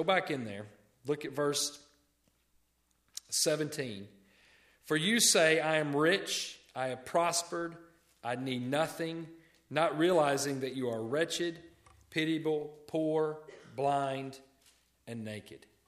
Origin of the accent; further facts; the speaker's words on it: Memphis, Tennessee, United States; now in Richmond, United States; But, you know, when we're from Memphis. Well, we're not born there, but we grew up there.